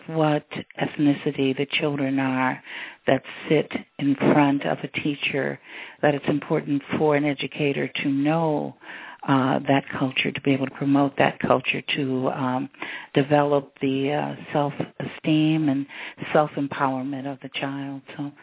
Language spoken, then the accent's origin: English; Chicago, Illinois, United States; I'm from Chicago, and my educational experience is primarily in the city of Chicago.